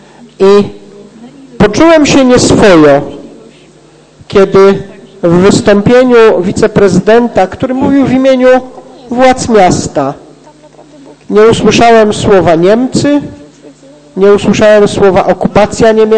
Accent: Poznań, Greater Poland Voivodeship, Poland; Ja to tak rozumiem jako poznaniak, jako historyk, jako były nauczyciel, jako przedstawiciel władz miejskich.

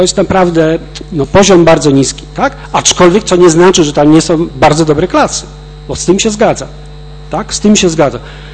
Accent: Poznań, Greater Poland Voivodeship, Poland; wychowałem się na Winogradach, tak? Żyję tam od 70. roku, więc wiem, co się tam dzieje na Winogradach

